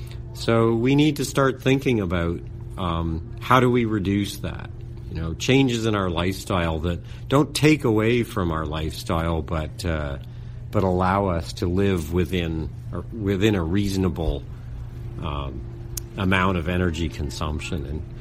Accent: Toronto, Ontario, Canada; So growing up in North Toronto, we went everywhere by bike.

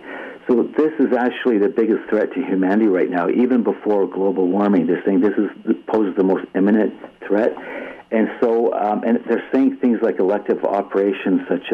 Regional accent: Hamilton, Ontario, Canada; McMaster University, which is in my hometown, Hamilton, Ontario

